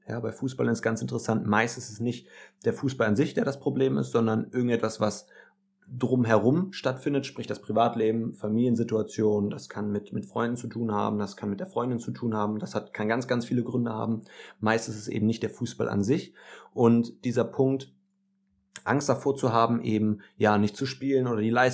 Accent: Hanover, Lower Saxony, Germany; Ich bin 24 Jahre alt, ich komme aus Hannover.

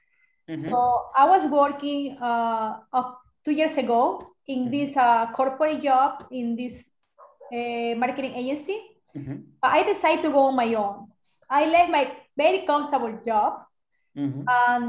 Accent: Ecuador; moved away as an adult; also born or lived in Miami; now in New York, United States; Well, I'm from Ecuador, but I am in the US for about 20 years. I came to study here my career.

